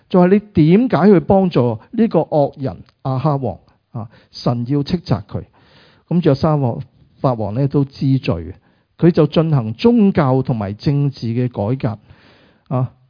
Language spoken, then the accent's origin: Cantonese; Guangdong, China; 我们广东人